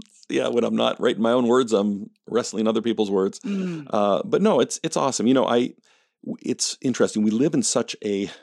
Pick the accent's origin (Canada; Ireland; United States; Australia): Canada; moved away as an adult; So I grew up in Canada. Although my accent is mostly gone, I think.